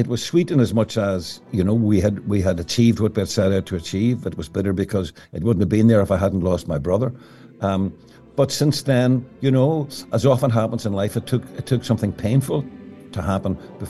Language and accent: English; Derry, Northern Ireland, United Kingdom; growing up in Derry.